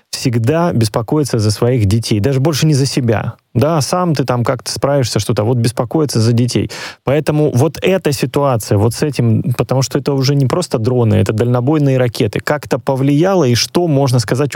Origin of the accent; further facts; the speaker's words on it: Crimea, Ukraine; поскольку я сам из Крыма, у меня много родственников там живут